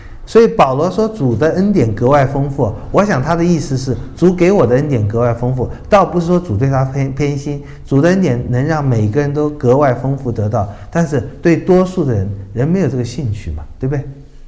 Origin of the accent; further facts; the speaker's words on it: China; 我们中国人的可怜的地方就在这里